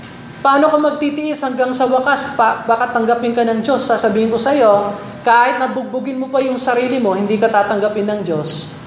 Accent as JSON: {"language": "Tagalog", "town": "Angeles", "region": "Central Luzon", "country": "Philippines", "tie": "born or raised there", "said": "Lumaki ako sa Angeles. Doon yung tradisyon yan."}